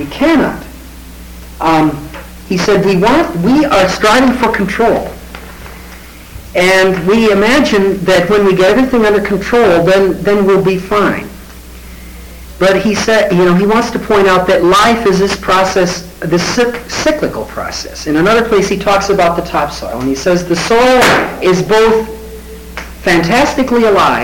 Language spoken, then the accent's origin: English; South Dakota, United States; I grew up in South Dakota. The air was relatively clean. I grew up on a farm, not in a mine, see?